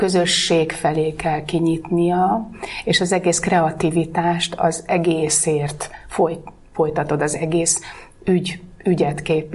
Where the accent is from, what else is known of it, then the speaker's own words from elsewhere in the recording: Sopron, Győr-Moson-Sopron, Hungary; Én soproni származású vagyok, illetve Csapodi, és aztán Sopronban gyerekeskedtem, meg ott jártam iskolába.